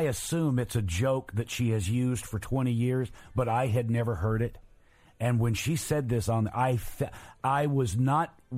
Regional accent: Muscle Shoals, Alabama, United States; Well, I've never really talked about this with Andy and Gina, but growing up in Muscle Shoals, there were a lot of recording studios

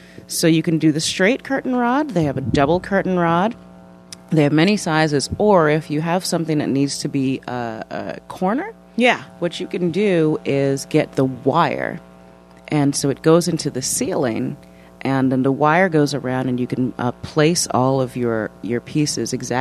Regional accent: Manhattan, New York, United States; I wouldn't go back. I grew up in Manhattan.

